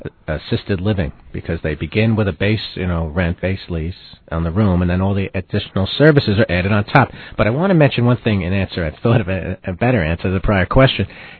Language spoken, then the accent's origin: English; New York, United States; I'm a New Yorker.